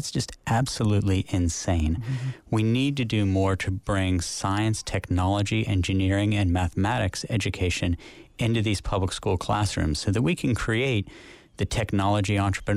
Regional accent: West Virginia, United States; I'm increasingly thinking about places like my home state of West Virginia

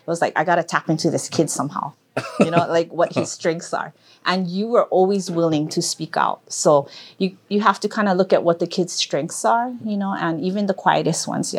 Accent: Hilo, Hawaii, United States; I grew up in Hilo, Hawaii, and had a wonderful childhood. First generation from my family to go to college.

